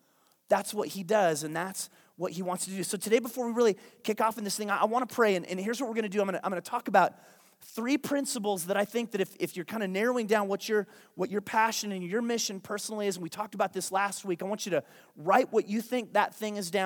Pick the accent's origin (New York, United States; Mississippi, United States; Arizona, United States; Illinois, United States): Arizona, United States; Payson; That's the white kid with another white kid at church camp driving in from growing up in Payson, Arizona, by the way, not Compton, California or Houston, Texas